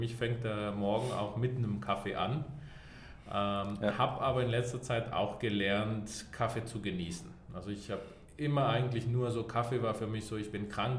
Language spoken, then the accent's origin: German; Colombia; Also eben, ich bin in Kolumbien aufgewachsen.